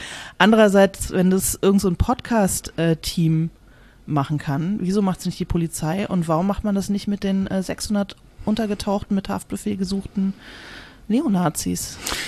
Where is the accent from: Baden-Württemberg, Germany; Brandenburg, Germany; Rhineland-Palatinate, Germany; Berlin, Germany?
Berlin, Germany; bei mir in meiner Heimatstadt Berlin